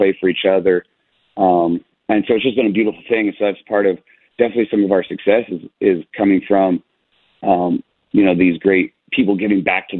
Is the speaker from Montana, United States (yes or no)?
no; Nevada, Iowa, United States; So I'm actually originally from Central Iowa, a small town in Central Iowa, Nevada, Iowa.